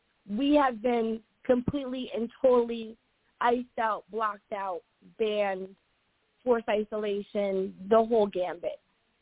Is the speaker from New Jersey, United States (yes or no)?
yes; New Jersey, United States; but I'm from New Jersey. And here in New Jersey, they do not acknowledge common law.